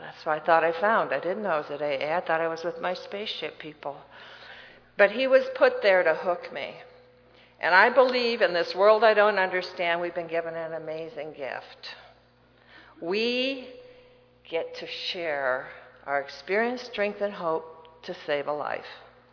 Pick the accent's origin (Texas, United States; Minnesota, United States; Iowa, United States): Iowa, United States; I grew up in Iowa. Thank God it wasn't on a farm, or I wouldn't have been able to eat anything that was meat. But it was across the street and across the river from many farms.